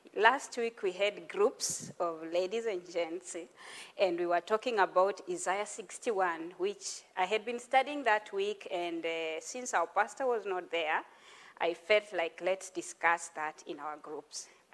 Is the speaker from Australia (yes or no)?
no; Kenya; I come from Kenya and I've been coming to this church for slightly over 9 years now.